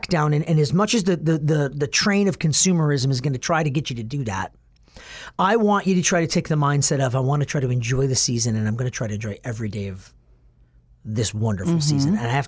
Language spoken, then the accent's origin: English; Harvard, Illinois, United States; I'm going to mention, you know, my hometown of Harvard, but I wanted to mention a Wisconsin town